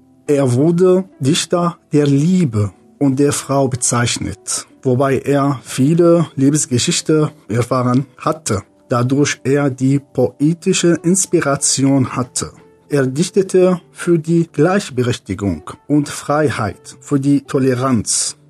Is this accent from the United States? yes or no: no; Syria; German is a second language; now in Germany; Ich komme aus Syrien und ich bin in Deutschland seit 2015.